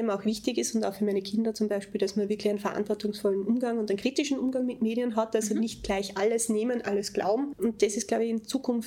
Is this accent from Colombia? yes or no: no; Carinthia, Austria; Also ich bin ursprünglich aus Kärnten.